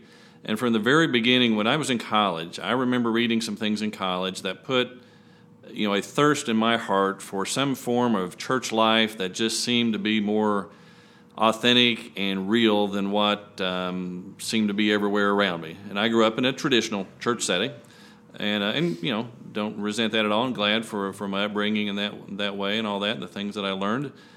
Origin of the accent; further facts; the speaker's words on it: Lexington, Kentucky, United States; So we moved to Winchester. I'm from Lexington here originally. We moved to Winchester.